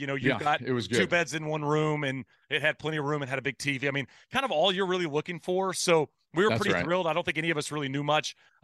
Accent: Texas, United States; because I grew up in Texas, and Texas is not considered the South, which is really weird.

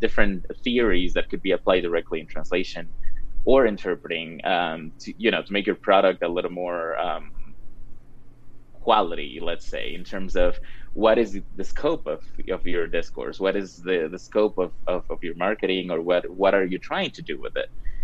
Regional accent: Cuenca, Azuay, Ecuador; I'm from Cuenca, Ecuador.

